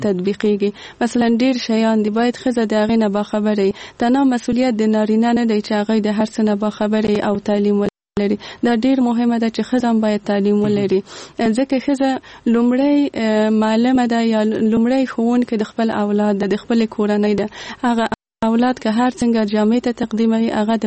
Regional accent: Kabul, Afghanistan; زه په کابل کې زیږېدلې یم او دلته مې ژوند کړی.

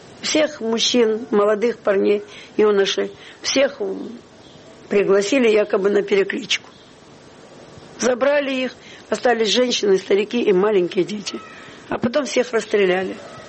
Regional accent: Donetsk, Donetsk Oblast, Ukraine; born there; я родилась в Донецке, вот, в Советском Союзе

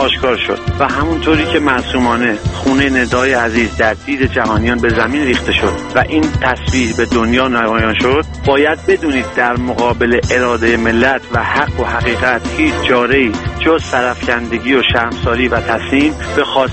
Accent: Iran; من یک ایرانی هستم

